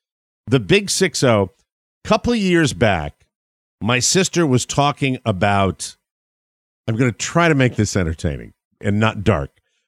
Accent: Glastonbury, Connecticut, United States; Last night I go to my Glastonbury High School reunion page because they're having a 60th party down in my hometown in July 20th.

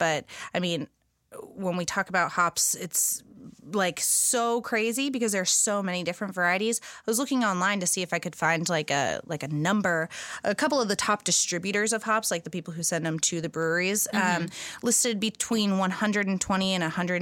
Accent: Texas, United States; And also, like, I love that because I'm a Texan.

